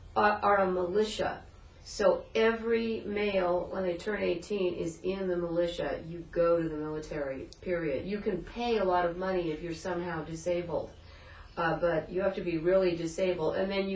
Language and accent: English; United States; born there; But so even though I'm an American, I was the first one born here